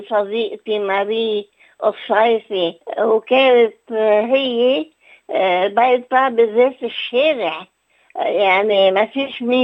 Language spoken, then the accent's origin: Arabic; Lebanon; also born or lived in France; now in Australia; نحن لبنانية مهاجرين دايما